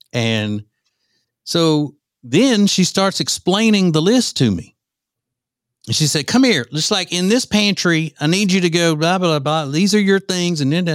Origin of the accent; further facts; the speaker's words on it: Louisiana, United States; Bojangles, to me, even though I grew up in Louisiana, Bojangles is better to me than Popeyes.